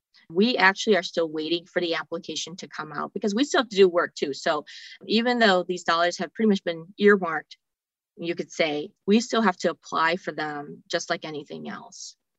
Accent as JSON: {"language": "English", "region": "Wisconsin", "country": "United States", "tie": "born or raised there", "said": "You know, I'm a daughter of an entrepreneur. I'm Hmong American, grew up in central Wisconsin."}